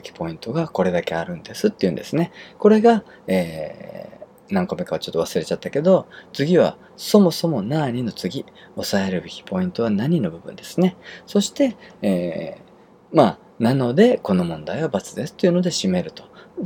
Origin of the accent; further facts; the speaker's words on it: Kyushu, Japan; accent: Kyushu; 僕、標準語喋ってるつもりだったんですけど、がっつり九州の訛りが入ってたらしいんですよね。